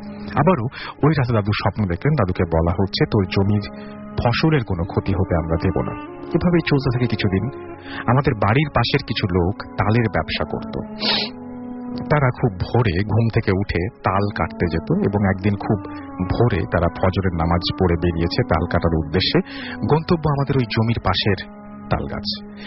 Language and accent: Bangla; Khulna Division, Bangladesh; Meherpur main শহর থেকে প্রায় 8 কিলোমিটার দূরে মেহেরপুর কুষ্টিয়া মহাসড়কের পাশে আমাদের গ্রাম।